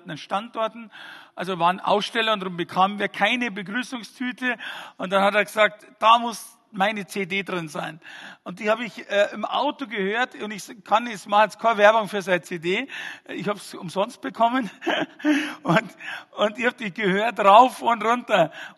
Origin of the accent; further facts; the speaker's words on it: Fürstenfeldbruck, Bavaria, Germany; ich komme aus Fürstenfeldbruck genau, ist genau in der Mitte zwischen Augsburg und München.